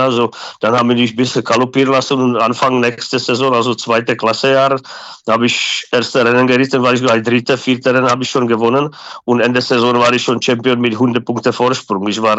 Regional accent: Czechia; born there; German is a second language; moved away; Und ich bin geboren 72 in Tschechoslowakei, also alte Tschechoslowakei. Meine Mama ist Slowakin, Papa ist Tscheche, also halbe Familie ist da, halbe da. Also aber ich bin papiermäßig und geboren bin ich in Tschechei

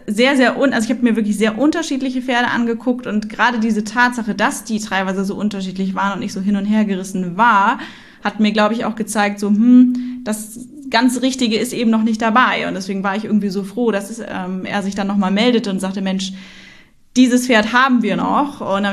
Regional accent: Hamburg, Germany; wir sind echte Hamburger Derns. Genau, also ich wohne mittlerweile wieder in Hamburg

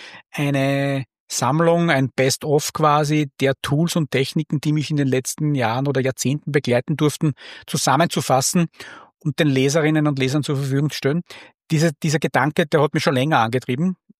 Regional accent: Linz, Upper Austria, Austria; born there; gebürtiger Oberösterreicher Linzer, lebt da auch mit meiner Frau gemeinsam.

